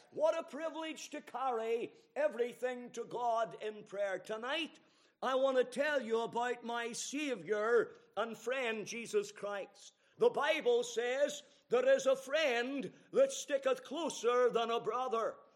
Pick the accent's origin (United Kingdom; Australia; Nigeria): United Kingdom; Banbridge, Northern Ireland; born there; I was born in Banbridge.